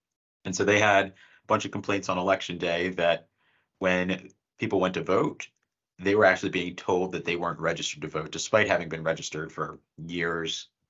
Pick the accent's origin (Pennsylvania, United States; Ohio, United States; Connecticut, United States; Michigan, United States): Pennsylvania, United States; I'm from Pennsylvania, so we have John Fetterman now in the Senate.